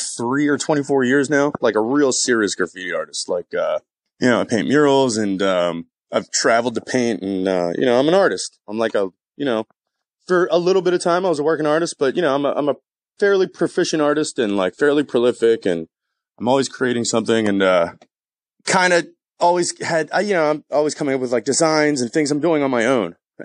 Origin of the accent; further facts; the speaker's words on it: Baltimore, Maryland, United States; also born or lived in West Coast; now in New Jersey, United States; I'm from Baltimore City. I'm straight Baltimore to the bone for all the good and bad that encompasses. And I lived on the West Coast for a while, and now I am in New Jersey for work.